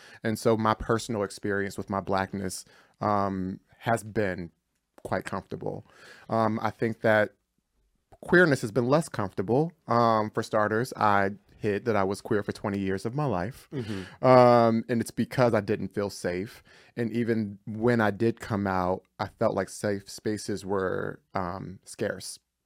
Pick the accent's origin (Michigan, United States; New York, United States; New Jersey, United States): New Jersey, United States; Trenton; I grew up in Trenton, New Jersey, majority Black. I learned Swahili when I was younger.